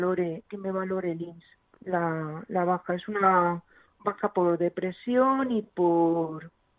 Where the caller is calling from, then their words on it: Madrid, Community of Madrid, Spain; Pues desde Madrid.